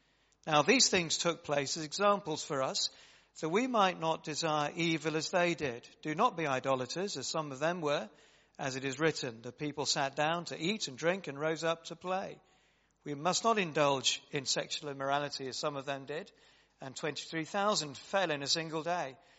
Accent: United Kingdom; It's our culture, that's what we do. That's just being British.

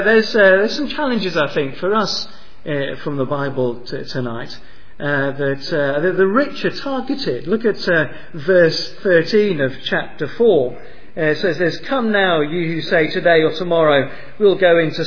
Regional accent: United Kingdom; we're shy and we're British, and that's just not the sort of thing that you

